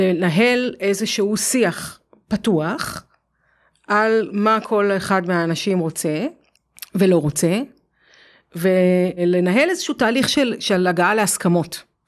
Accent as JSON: {"language": "Hebrew", "town": "Afikim", "region": "Northern District", "country": "Israel", "tie": "born or raised there", "said": "בגלל שאני גדלתי בקיבוץ. כן. לא בקיבוץ בניו ג'רזי. כן. בקיבוץ אמיתי, בקיבוץ אפיקים."}